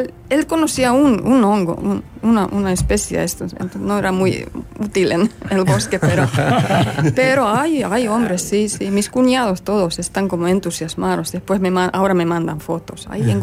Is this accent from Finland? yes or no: yes; Finland; Spanish is a second language; moved away; cuando salí de Finlandia comprendí que era algo especial